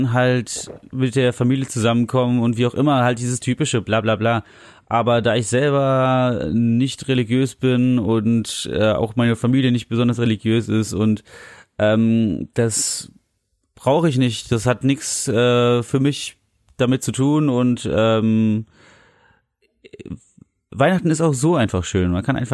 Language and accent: German; Germany; Sorry, ich komme aus Deutschland.